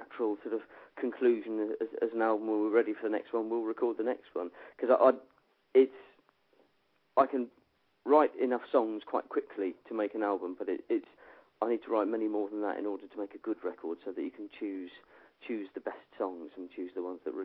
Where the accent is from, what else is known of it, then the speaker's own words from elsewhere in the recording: South West England, United Kingdom; We come from Somerset in the southwest